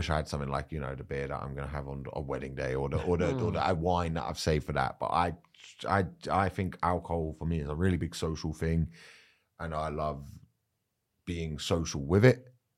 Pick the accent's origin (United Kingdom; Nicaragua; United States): United Kingdom; England; And I think for 9 of us, English lads, we're not the rowdiest group of people. We're still English.